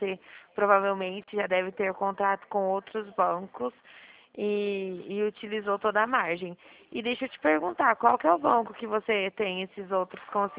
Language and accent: Portuguese; São Paulo, Brazil; eu sou aqui do estado de São Paulo